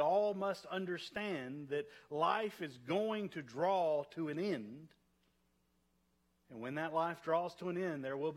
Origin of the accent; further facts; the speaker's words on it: the South, United States; I grew up in the South. Never been to a funeral where somebody went to hell.